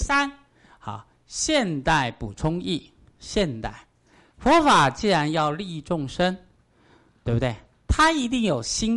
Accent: China; 我们中国人很讲究持戒

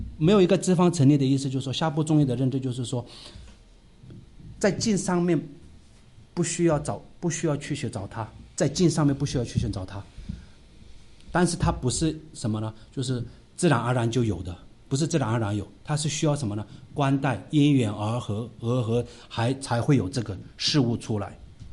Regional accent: Tibet, China; 我是西藏人啊。

